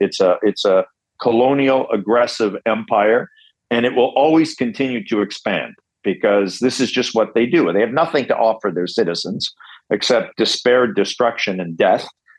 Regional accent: Canada; I grew up in Canada in a Ukrainian family

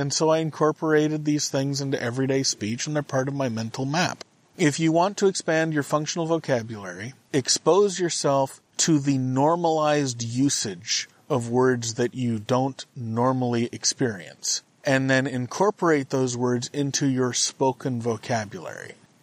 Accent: California, United States; also born or lived in Texas; I grew up in California and a little bit in Texas. I am not the least bit British except by distant ancestry.

